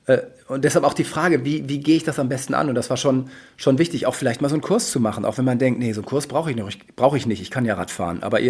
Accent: Northern Germany, Germany; ich als Norddeutscher

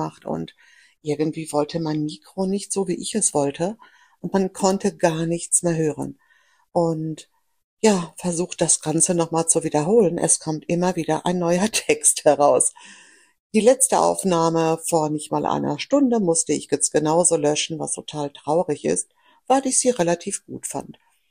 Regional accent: Greece; born there; German is a second language; denn ich bin gebürtige Griechin und ich habe mich nicht keinen deutschen Ausweis, keinen deutschen Pass. Ich empfand das auch nie als notwendig, denn ich spreche die Sprache perfekt

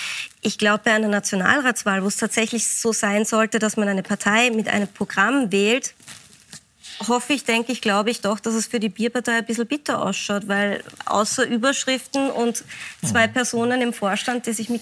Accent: Salzburg, Austria; Ich bin eine gebürtige Salzburgerin

